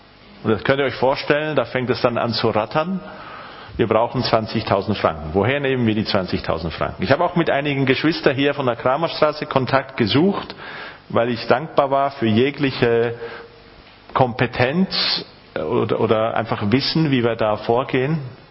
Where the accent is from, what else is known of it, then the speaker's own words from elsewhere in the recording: Spain; Und wir sind nach Spanien ausgewandert und ich bin dann in Spanien aufgewachsen.